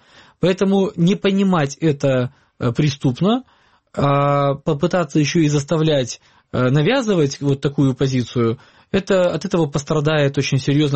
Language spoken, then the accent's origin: Russian; Crimea, Ukraine; Я, как крымчанин, на все лето практически свою семью всегда отправлял отдыхать в Карпаты.